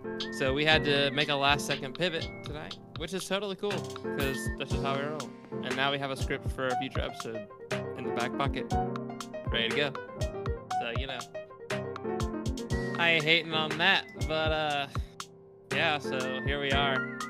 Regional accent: Texas, United States; I'm from Texas.

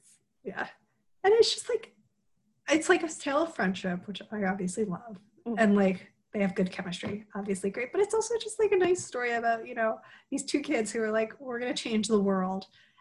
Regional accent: New York, United States; I'm from New York, my family's part Jewish.

